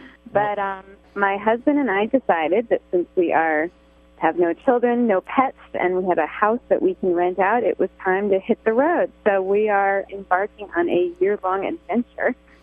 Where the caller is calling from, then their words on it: New York City, New York, United States; I'm calling you from New York City. I'm in a little tea shop on McDougal Street in the West Village.